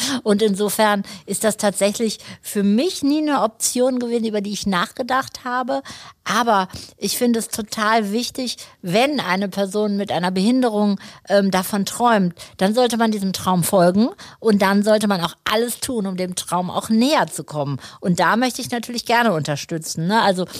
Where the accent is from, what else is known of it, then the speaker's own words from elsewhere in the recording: Lower Saxony, Germany; Ich komme aus der Nähe von Lüneburg. Ich bin in einem kleinen Ort aufgewachsen, in dem sehr, sehr viel Dynamik herrscht, obwohl es ein ganz so kleiner Ort ist. Ich bin als viertes Kind von vier Kindern groß geworden.